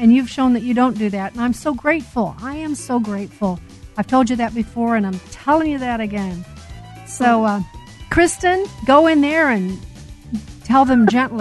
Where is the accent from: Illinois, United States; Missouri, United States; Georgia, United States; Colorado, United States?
Illinois, United States; Chicago; I'm from Chicago. I knew him for years before I ever came to Washington.